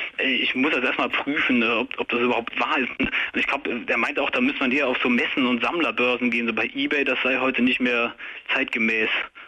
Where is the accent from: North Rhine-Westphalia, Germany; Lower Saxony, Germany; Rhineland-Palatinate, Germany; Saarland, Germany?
Rhineland-Palatinate, Germany; Also als Kind war ich noch auf einer Mineralienbörse im Westerwald, wo ich herkomme.